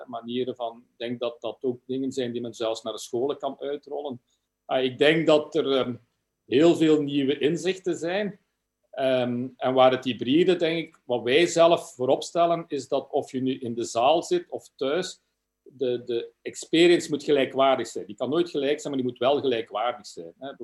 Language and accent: Dutch; Belgium; ik vind dat wij als Belgen niet altijd heel enthousiast zijn over ons land of zo